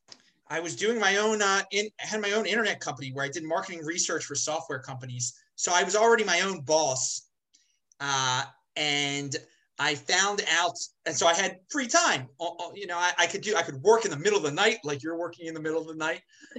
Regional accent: Baltimore, Maryland, United States; I also was involved in activities in my hometown of Baltimore City that were somewhat political

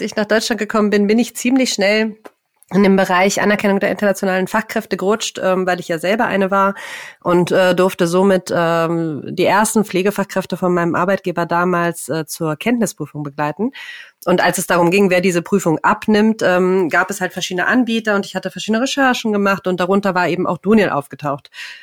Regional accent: Rome, Lazio, Italy; German is a second language; moved away as an adult; now in Germany; Ich komme ursprünglich aus Italien, bin gebürtige Römerin, habe dort auch meine Ausbildung bzw. mein Studium zur Pflegefachkraft absolviert und bin jetzt seit 2012 hier in Deutschland.

